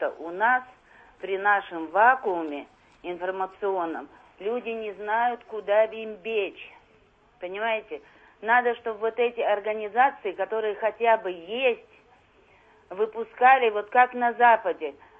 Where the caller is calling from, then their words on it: Moscow, Russia; я из Москвы.